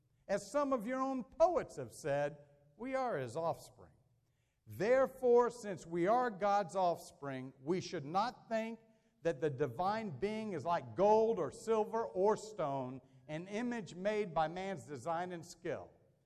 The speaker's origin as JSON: {"language": "English", "region": "the South", "country": "United States", "said": "hey, I'm from the South. I know what the Bible Belt is about."}